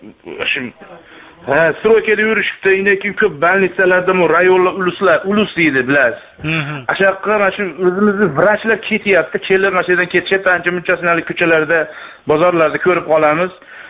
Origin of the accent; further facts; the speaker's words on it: Andijan, Andijan Region, Uzbekistan; now in Yakutsk, Russia; Yakutskidanman. O'zim andijonlikman. Ko'pdan beri yashayman shu yerda.